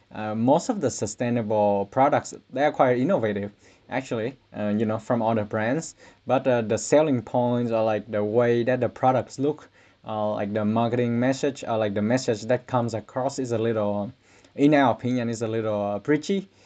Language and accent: English; Ho Chi Minh City, Vietnam; moved away as an adult; now in Finland; I was born and raised in Ho Chi Minh City, the largest city in Vietnam. It used to be called Saigon. And I came here as like a foreign student. Actually, both me and my co-founders, we are originally from Vietnam